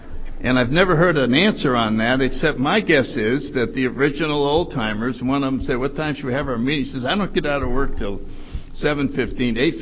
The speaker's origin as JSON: {"language": "English", "town": "New Haven", "region": "Connecticut", "country": "United States", "tie": "born or raised there", "said": "I grew up in New Haven, Connecticut, and I was born in 1931."}